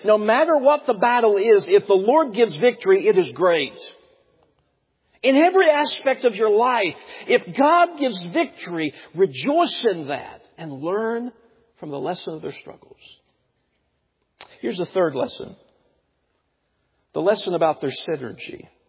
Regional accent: Tennessee, United States; Where I was raised in East Tennessee, we had what was called tractor pulls. Now, back where I'm from, we called them redneck conventions

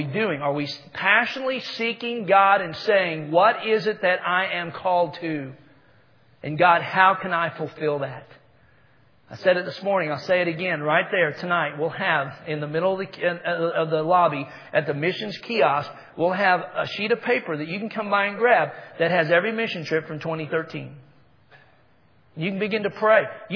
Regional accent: United States; I speak good old Jefferson County. I was raised in Washington County, so I had to get more educated to come into Jefferson County

